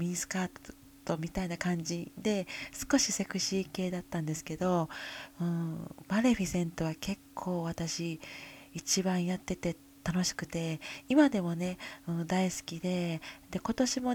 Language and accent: Japanese; Kyoto, Japan; 私の出身は京都です。